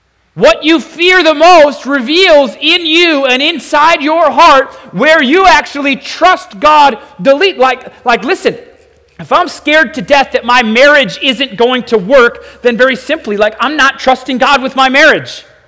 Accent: United States; I'm just an American.

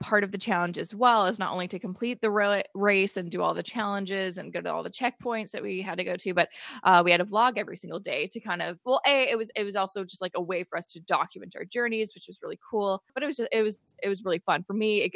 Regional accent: Canada; which is fine because I'm Canadian and all credit cards have

